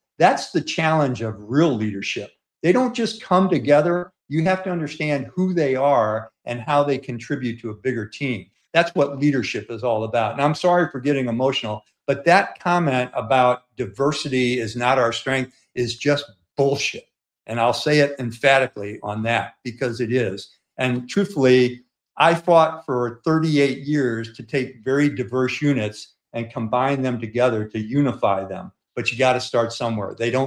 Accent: St. Louis, Missouri, United States; Harkening back when I went to West Point from St. Louis, Missouri, which was my hometown

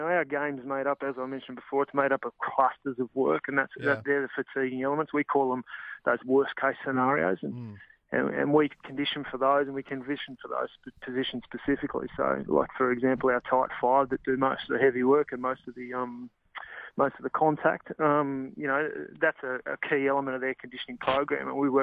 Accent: Sydney, New South Wales, Australia; I played rugby growing up in Sydney

